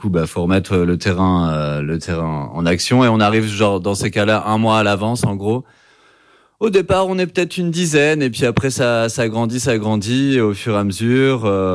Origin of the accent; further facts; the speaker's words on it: Auvergne-Rhône-Alpes, France; On est originaire d'Auvergne et on a commencé en faisant des free parties.